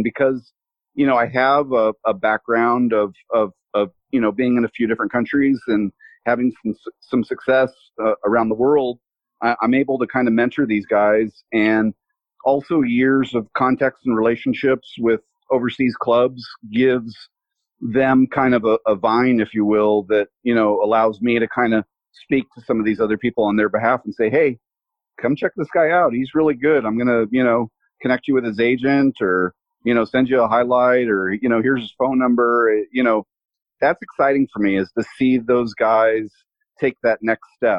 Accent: California, United States; moved away as an adult; now in Dallas, United States; I born and raised in California. I came out here in the early 90s, and it was always kind of where I came home to in the summers.

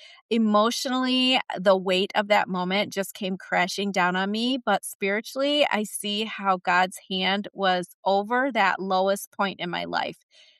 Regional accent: Michigan, United States; Got to leave my home state of Michigan. I don't live by mountains.

